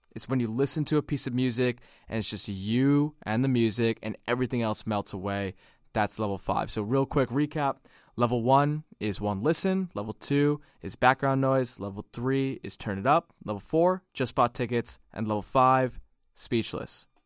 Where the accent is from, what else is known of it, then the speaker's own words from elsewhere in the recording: India; as an Indian person, you know, when I heard … come on, which is an Indian song